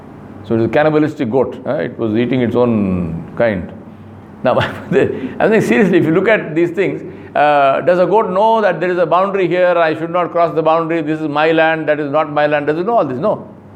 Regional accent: Sanatnagar, Telangana, India; When I was a child and growing up in Sanatnagar, I had a goat which used to eat mutton.

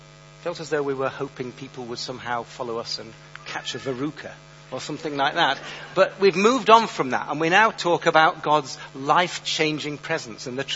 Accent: England, United Kingdom; Firstly, because we're British and we don't talk about ourselves.

